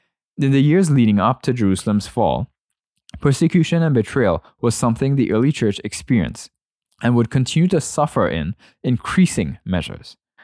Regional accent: Trinidad & Tobago; Now, I remember growing up in Trinidad

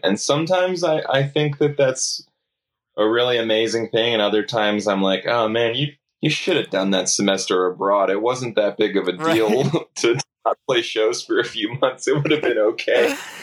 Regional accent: Cleveland, Ohio, United States; now in Philadelphia, United States; I moved from my hometown of Cleveland to Philadelphia

